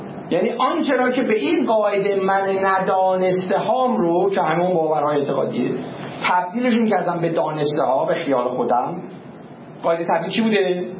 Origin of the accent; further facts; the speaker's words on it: Tehran, Tehran Province, Iran; born there; یعنی من تو تهران متولد شدم